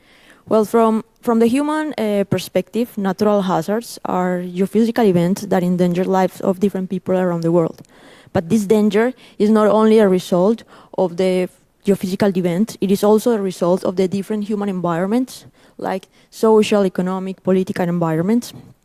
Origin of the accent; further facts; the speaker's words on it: Medellín, Antioquia, Colombia; English is a second language; I am a biologist from Medellin, Colombia.